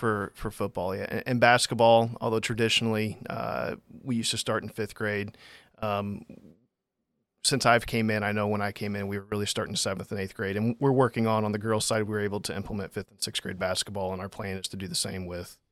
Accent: Jerseyville, Illinois, United States; Here, in Jerseyville.

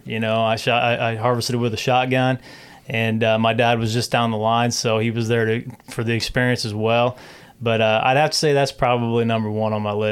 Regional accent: Illinois, United States; I grew up hunting and fishing, and I grew up on the Illinois River, actually right here in this community.

